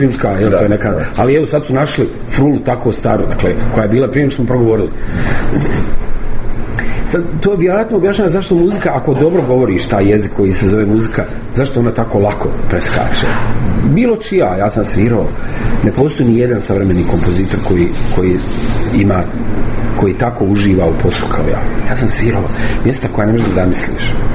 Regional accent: Sarajevo, Federation of Bosnia and Herzegovina, Bosnia & Herzegovina; ja sam Sarajlija, ja sam navikao da u maloj sredini ne strčiš.

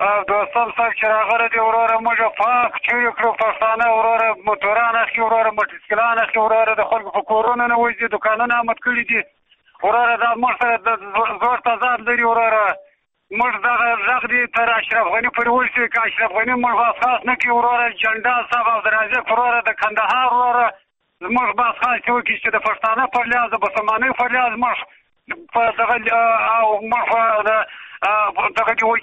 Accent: Afghanistan; موږ د افغانستان یو

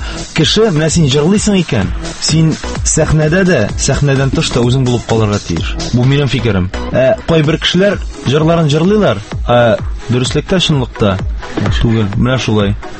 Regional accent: Kazan, Tatarstan, Russia; born there; Әйе, мин туган Казанда тудым. Әтием Теләче ягыннан, Ломатаска авылыннан, әнием Чуваша Республикасында зур гана шығырдан деген ауыл бар

